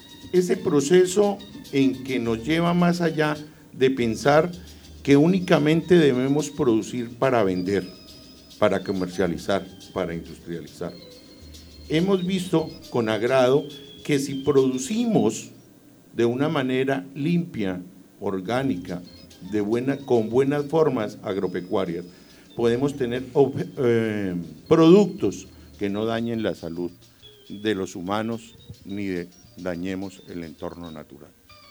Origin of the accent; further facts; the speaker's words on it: Boyacá, Colombia; now in Meta, Colombia; Soy de origen boyacense, pero por adopción, con casi 40 años de estar viviendo en el Meta